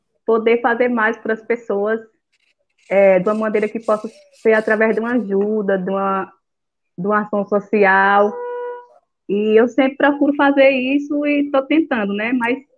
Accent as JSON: {"language": "Portuguese", "region": "Pernambuco", "country": "Brazil", "said": "Eu moro em Petrolândia, Pernambuco. Sou pernambucana, viu?"}